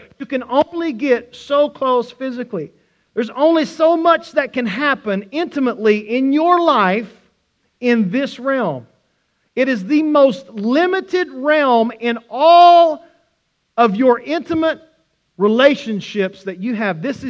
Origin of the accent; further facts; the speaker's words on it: Oklahoma, United States; You know, I was always taught, growing up in Oklahoma, there's two words.